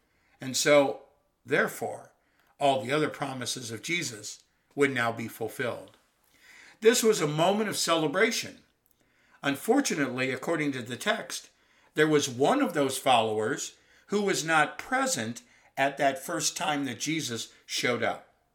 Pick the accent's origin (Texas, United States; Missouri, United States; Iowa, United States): Missouri, United States; I was born and raised in Missouri, and the unofficial motto for the state are two words, show me.